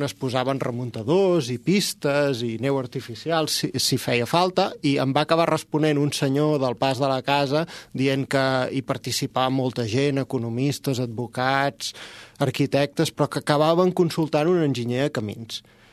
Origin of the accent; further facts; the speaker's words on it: Barcelona, Catalonia, Spain; accent: Barcelona; Efectivament, sí, sóc graciec i el meu accent és de Barcelona.